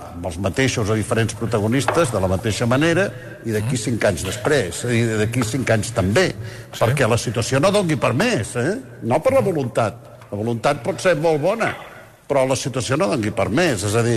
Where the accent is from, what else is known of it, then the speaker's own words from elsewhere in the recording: Girona, Catalonia, Spain; jo, per l'edat que tinc, jo recordo, soc de Girona